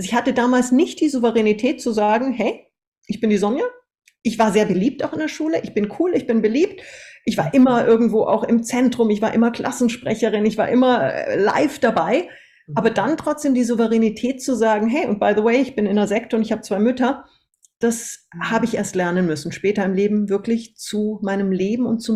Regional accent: Munich, Bavaria, Germany; born there; Ich bin grundsätzlich erstmal in München geboren, bin aber aufgewachsen, also bin geboren als eineiger Zwilling.

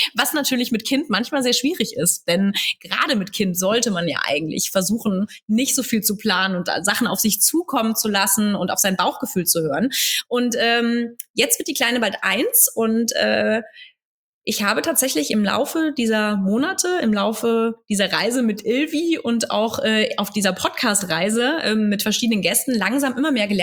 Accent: Bavaria, Germany; in Bayern, meine alte Heimat.

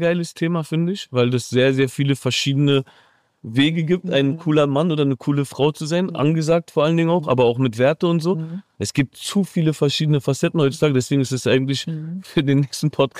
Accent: Berlin, Germany; Als Berliner sowieso.

